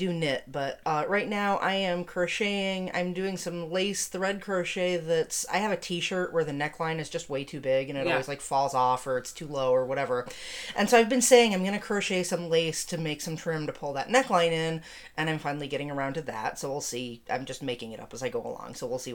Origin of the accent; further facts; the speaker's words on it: New Mexico, United States; moved away as an adult; also born or lived in Massachusetts; I am from New Mexico. I've lived in Massachusetts for a little over a decade. I came here because my partner wanted to go to architecture school.